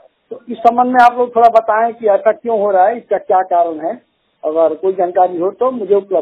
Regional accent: Siwan, Bihar, India; now in Delhi, India; मैं जिला सिवान बिहार का निवासी हूँ और 100% दृष्टिबाधित हूँ। अभी मैं फिलहाल दिल्ली में हूँ।

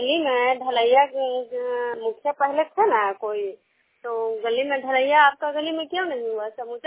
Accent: Nalanda, Bihar, India

